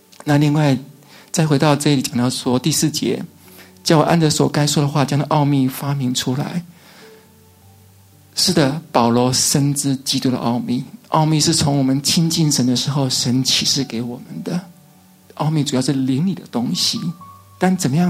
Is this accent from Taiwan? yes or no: yes; Taiwan; 不好意思我从台湾来的